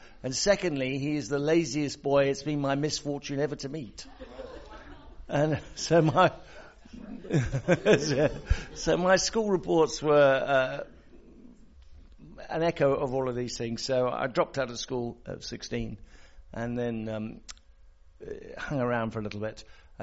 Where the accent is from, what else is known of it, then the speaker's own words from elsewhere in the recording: South East England, United Kingdom; Yeah, I'm English. Grew up in Sussex, southern part of England.